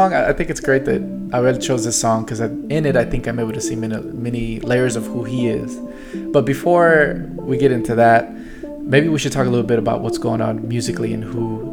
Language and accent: English; Oakland, California, United States; I was born in Oakland, San Francisco Bay Area is my home.